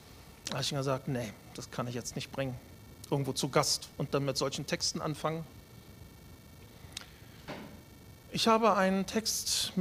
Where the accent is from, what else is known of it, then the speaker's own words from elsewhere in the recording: Itzehoe, Schleswig-Holstein, Germany; Zurzeit wohne ich ganz im Süden. Aber davor habe ich in Itzehoe gewohnt. Ich komme also aus Itzehoe. Das ist 50, 60 Kilometer nördlich von Hamburg. Also so ein richtiger Fischkopf nicht.